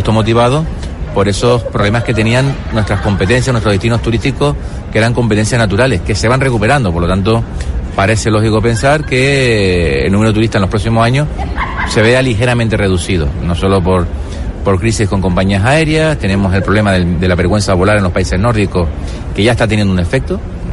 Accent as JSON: {"language": "Spanish", "region": "Canary Islands", "country": "Spain", "said": "Por la razón geográfica somos africanos, razones económicas somos europeos, pero razones sentimentales somos americanos"}